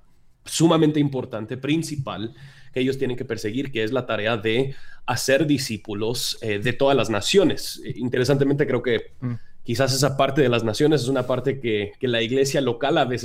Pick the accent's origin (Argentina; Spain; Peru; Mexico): Mexico; Spanish is a second language; also born or lived in United States; now in Guatemala; soy uno de los pastores en Iglesia Reforma. Yo nací gringo, crecí en México y ahora vivo en Guatemala. Nosotros nos mudamos a Guatemala hace 2 años y medio